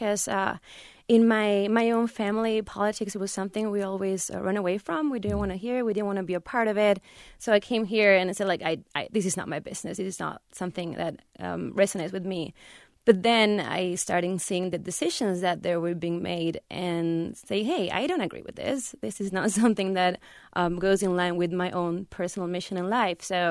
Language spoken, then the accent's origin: English; Buenos Aires, Argentina; I'm from Buenos Aires. It's a really big city and you can lose yourself in numbers.